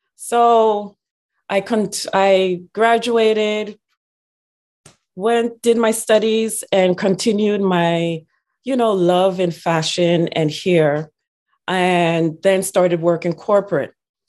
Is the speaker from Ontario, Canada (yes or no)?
yes; Ottawa, Ontario, Canada; No, I grew up in Ottawa.